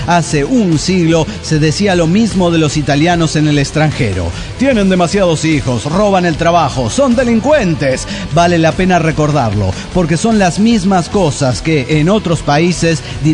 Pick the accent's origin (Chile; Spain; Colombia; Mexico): Mexico; soy mexicano.